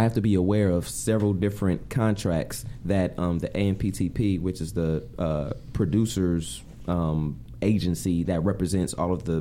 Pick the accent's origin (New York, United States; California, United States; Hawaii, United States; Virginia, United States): California, United States; South Central; Like a lot of people who grow up, like I'm from South Central.